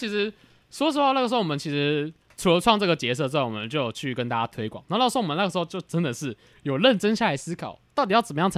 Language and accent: Chinese; Kaohsiung, Taiwan; 有一次我回老家，对，我老家在高雄